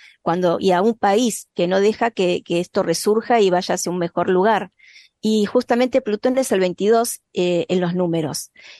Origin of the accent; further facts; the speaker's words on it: Argentina; nosotros somos República Argentina, pero por lo general no nos llamamos República Argentina, decimos Argentina.